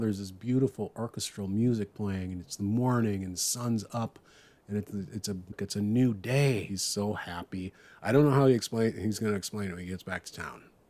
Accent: Midwest, United States; from home, being a Midwesterner, it's nice to rep

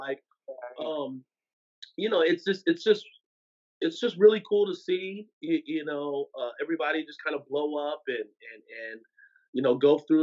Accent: Dallas, Texas, United States; From Dallas, Texas, originally, yeah.

